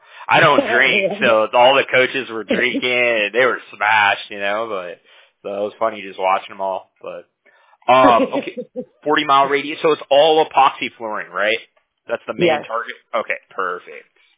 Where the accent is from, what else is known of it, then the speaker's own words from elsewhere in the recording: California, United States; I'm from California.